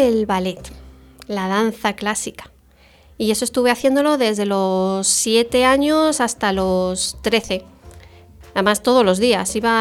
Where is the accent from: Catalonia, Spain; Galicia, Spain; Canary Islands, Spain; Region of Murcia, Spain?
Region of Murcia, Spain; Yecla; siempre luego nos íbamos a Yecla, que está en Murcia, que es mi pueblo.